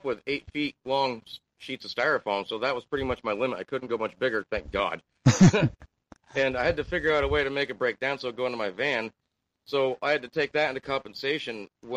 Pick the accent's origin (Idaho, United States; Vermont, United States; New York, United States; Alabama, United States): Vermont, United States; Burlington; now in Bethel, United States; I'm from originally Burlington, Vermont, but I'm living here in Bethel now.